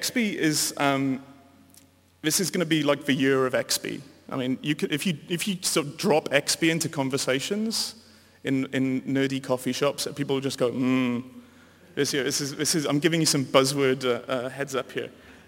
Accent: Wales, United Kingdom; I'm a Welshman

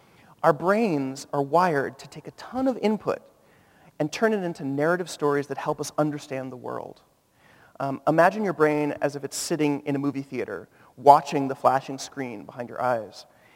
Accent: California, United States; Well, I'm from California. We say, dude, are you having a bad day?

